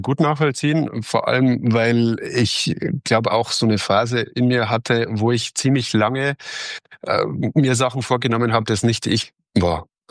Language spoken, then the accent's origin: German; Bavaria, Germany; Also ich bin ein Mensch, der in Bayern geboren wurde. Ich wurde so erzogen, ich bin hier aufgewachsen, ich finde das total schön.